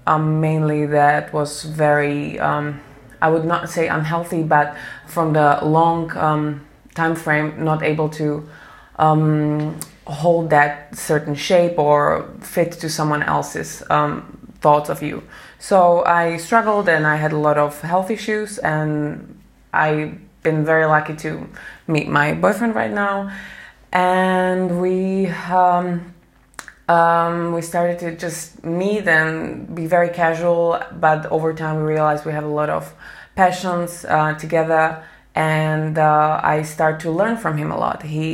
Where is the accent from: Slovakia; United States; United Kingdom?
Slovakia; English is a second language; I'm from Slovakia, I'm 29 years old.